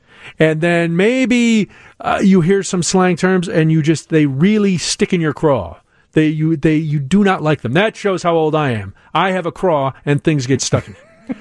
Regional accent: Chicago, Illinois, United States; And it says, you know, I'm a Chicagoan.

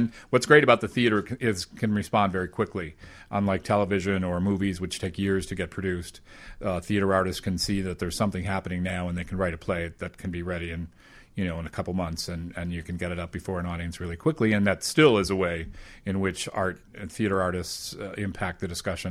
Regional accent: Lisle, Illinois, United States; Yeah, I grew up in Lisle, so my family's roots are here

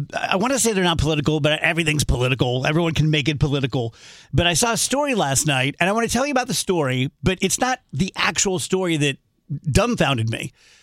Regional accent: Scotland, United Kingdom; You guys know me well. I'm Scottish. I'm a crier.

